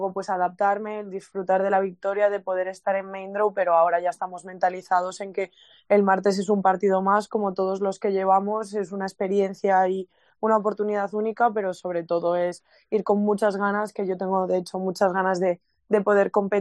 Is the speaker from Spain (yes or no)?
yes; Vilagarcía, Galicia, Spain; pueda volver a conseguir, pues es algo muy bonito para Galicia y en mi caso para Vilagarcía, para mi pueblo.